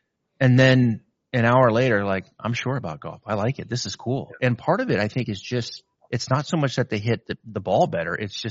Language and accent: English; Pacific Northwest, United States; So officially I've been in Florida for over half of my life, originally growing up in the Pacific Northwest